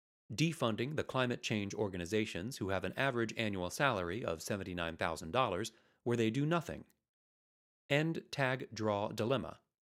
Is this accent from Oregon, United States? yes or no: yes; Oregon, United States; I grew up in Central Oregon bucking bales of hay, changing irrigation pipe, mowing lawns, mucking horse stalls, mucking pigsties, driving farm trucks, and cutting wood in the Ochoco Mountains.